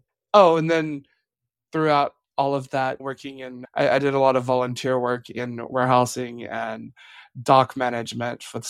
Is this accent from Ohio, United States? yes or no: no; Lubbock, Texas, United States; So I grew up in Lubbock, Texas. Texas Panhandle, great town.